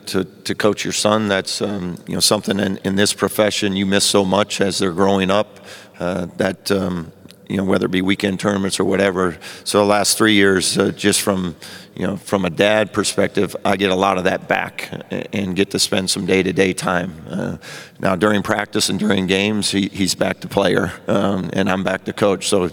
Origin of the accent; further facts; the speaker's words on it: Iowa, United States; I'm from Iowa. I grew up in the Midwest. It was going to take something special to have me leave there.